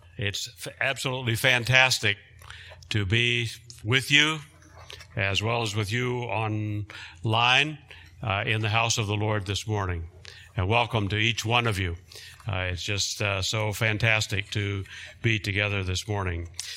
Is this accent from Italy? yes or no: no; the South, United States; some of you know that I come from the South